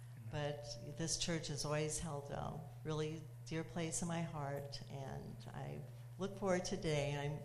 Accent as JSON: {"language": "English", "town": "DeMont", "region": "Indiana", "country": "United States", "tie": "born or raised there", "also_born_or_lived": "Crown Point", "said": "I grew up in DeMont. I lived right where the Dairy Queen is right now. But I was not saved. I moved to Crown Point and was married. And in 1970, we moved back here to DeMont."}